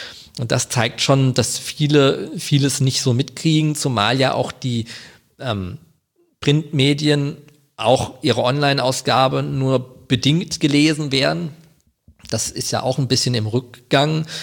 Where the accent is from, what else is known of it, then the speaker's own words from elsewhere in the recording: Wiesbaden, Hesse, Germany; born there; now in Kassel, Germany; also ich bin gebürtiger Wiesbadener, muss man dazu sagen. Ich wohne in Kassel, aber ich bin tatsächlich in Wiesbaden geboren, nicht in Mainz.